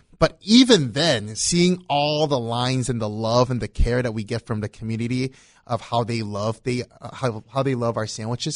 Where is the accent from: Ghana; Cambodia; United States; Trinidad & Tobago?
Cambodia; My parents were missionaries in Cambodia. So I grew up in Cambodia by a missionary family.